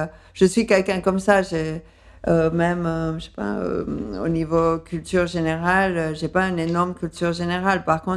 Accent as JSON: {"language": "French", "town": "Paris", "region": "Île-de-France", "country": "France", "tie": "born or raised there", "also_born_or_lived": "London, United Kingdom", "accent": "slightly English", "said": "Et à Londres. C'est pour ça que j'ai un accent un peu indéfini, mais avec un léger accent anglais"}